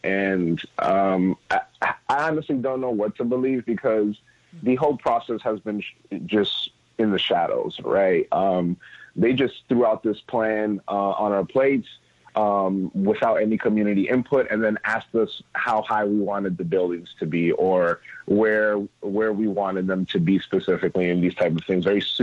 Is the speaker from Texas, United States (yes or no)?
no; Astoria, New York, United States; the community that I grew up in here in Astoria, Queens, and in Long Island City